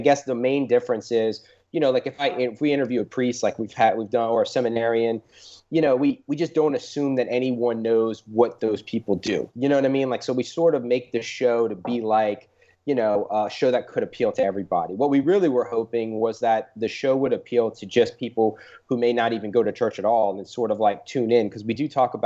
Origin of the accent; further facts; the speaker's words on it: New Orleans, Louisiana, United States; we talk a little bit about the Saints every now and then since we're from New Orleans.